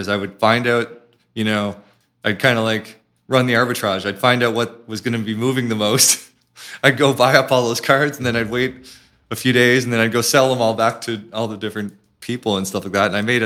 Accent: Miramichi, New Brunswick, Canada; I grew up in Miramichi, New Brunswick, and I guess I lived in Miramichi, you know, all through my school years.

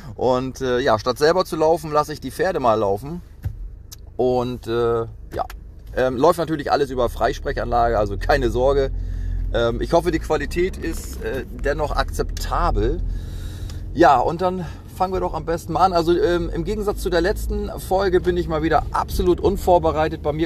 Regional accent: Northern Germany, Germany; accent: North German; so würde sich das anhören, wenn ich meinen norddeutschen Dialekt auch hier in den Podcast mit einbringen würde.

